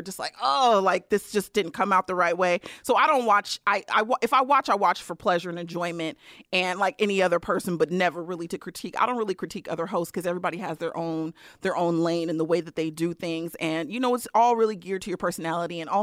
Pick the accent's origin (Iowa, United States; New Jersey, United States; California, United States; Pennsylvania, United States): California, United States; I'm from the Bay Area, so I wasn't worried at all.